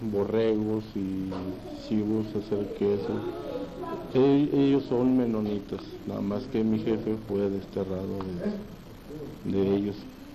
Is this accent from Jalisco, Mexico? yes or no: yes; Magdalena, Jalisco, Mexico; born there; El Magdalena, Jalisco.